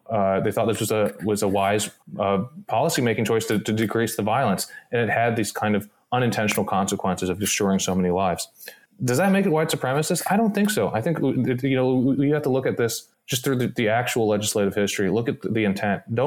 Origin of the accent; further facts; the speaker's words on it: Maryland, United States; now in California, United States; I mean, I grew up in Maryland, live in California now